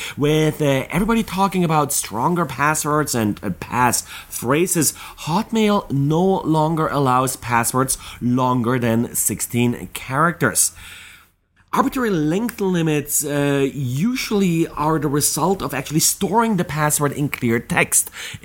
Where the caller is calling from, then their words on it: Las Vegas, Nevada, United States; I'm today recording from Las Vegas, Nevada.